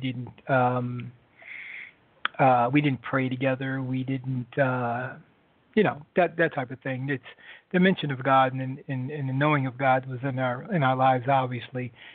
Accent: Connecticut, United States; also born or lived in Boston; now in Atlanta, United States; We know that. I grew up in New England. I come from New England. Yes, I'm a Patriots fan. I grew up in Connecticut, and I came to Atlanta, Georgia from Boston, Massachusetts, which I lived there for 15 years.

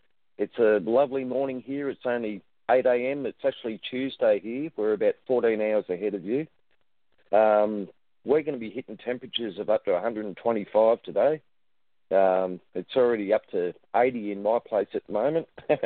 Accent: Sydney, New South Wales, Australia; born there; I'm on the mid-north coast. I was born in Sydney. I'm roughly 300-400 kilometres north of there now.

